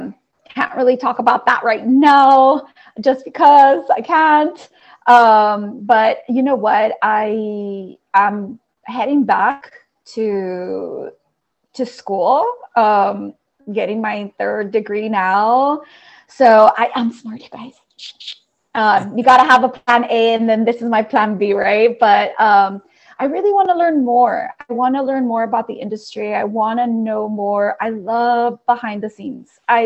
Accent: General Bravo, Nuevo León, Mexico; is more delicious than Los Tacos de General Bravo Nuevo León. Oh my God. That is insane. I'm sorry. And I'm my hometown from Mexico.

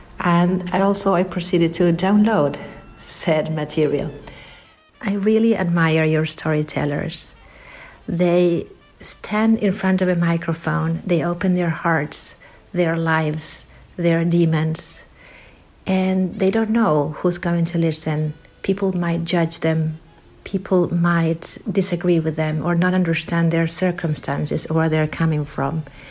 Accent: Argentina; also born or lived in Virginia; I am originally from Argentina. For a decade, I lived in America teaching in Virginia schools.

